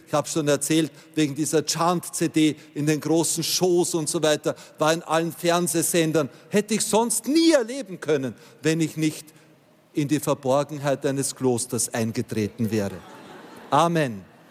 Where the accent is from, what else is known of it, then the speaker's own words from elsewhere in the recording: Austria; zumindest bei uns in Österreich